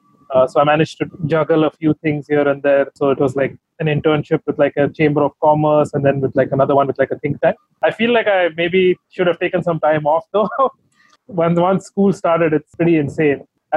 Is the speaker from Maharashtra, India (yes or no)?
yes; Maharashtra, India; moved away as an adult; now in Singapore; I've been in Singapore for about 10 years now. Prior to this, I mean, I was born and raised in India, and so I grew up in sort of the western part of India. So I was born in Bombay, but more lived in a city which is about 2.5 hours drive away from Bombay